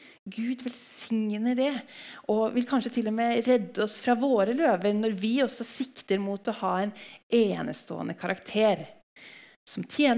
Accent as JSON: {"language": "Norwegian", "town": "Hamar", "region": "Innlandet", "country": "Norway", "tie": "born or raised there", "said": "I ungdomsmiljøet der jeg vokste opp, på Hamar, så var det mange bra, stødige ungdommer."}